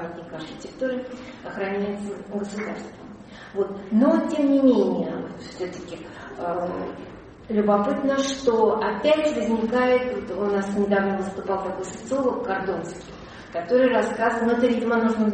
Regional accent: Pskov, Pskov Oblast, Russia; я сама из Пскова, как бы.

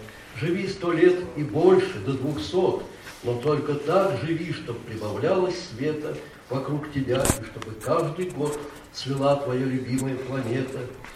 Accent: Michurinsk, Tambov Oblast, Russia; сказал, что я из Мичуринска

